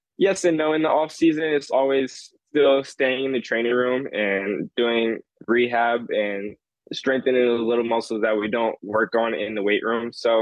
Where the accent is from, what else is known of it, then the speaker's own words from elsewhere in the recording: Florida, United States; I am from Florida. So the U, FSU have always been those top two schools that you hear about here in Florida.